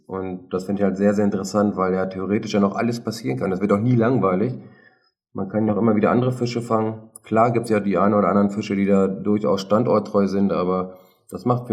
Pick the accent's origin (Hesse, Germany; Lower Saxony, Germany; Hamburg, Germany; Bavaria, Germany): Lower Saxony, Germany; Neustadt am Rübenberge; ich komme ja aus dem Hannover-Raum, beziehungsweise Neustadt am Rübenberg, das werden die wenigsten kennen.